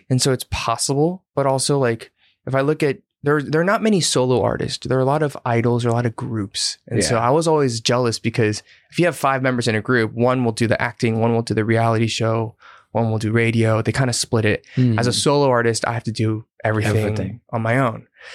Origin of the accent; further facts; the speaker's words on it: Atlanta, Georgia, United States; also born or lived in Boston; I was born in Atlanta, Georgia.